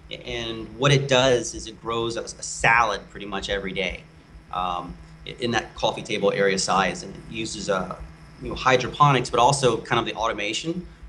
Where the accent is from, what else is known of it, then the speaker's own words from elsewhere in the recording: Mississippi, United States; I am born and raised in Mississippi and spent a lot of time on my grandfather's farm